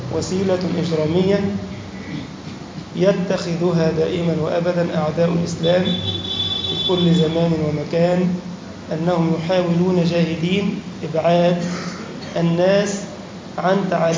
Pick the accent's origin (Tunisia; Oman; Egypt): Egypt; اللهم اجعل بلدنا مصر سخاء رخاء وسائر بلاد